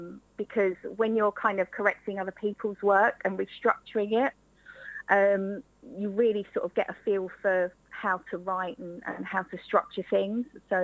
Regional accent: Brentwood, East of England, United Kingdom; I live in Hutton. I've lived in Brentwood pretty much all my life. I was, apart from Ongar, I was born in Ongar. But yeah, I'm a Brentwood local.

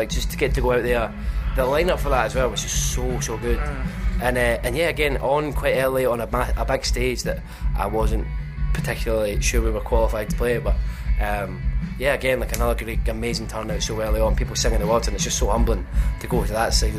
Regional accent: Glasgow, Scotland, United Kingdom; growing up in Glasgow and playing shows there was definitely used for that.

